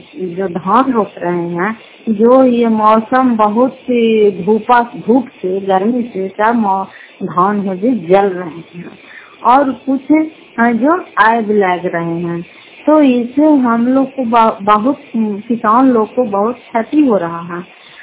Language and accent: Hindi; Fatehpur, Bihar, India; घर फतेहपुर, पंचायत मकरौता, जिला नालंदा, क्रा पचरा ब्लॉक की निवासी हूँ।